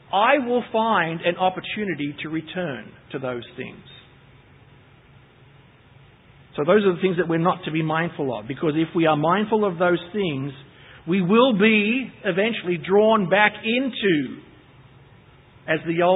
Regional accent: Australia; moved away as an adult; You know I'm Australian.

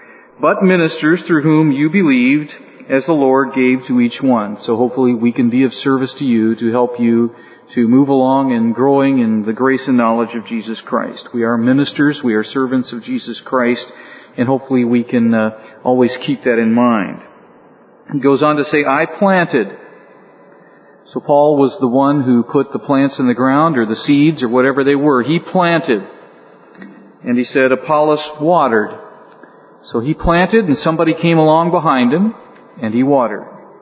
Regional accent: Los Angeles, California, United States; now in Waverly, United States; So I grew up in Los Angeles, so it's not something I've not experienced before

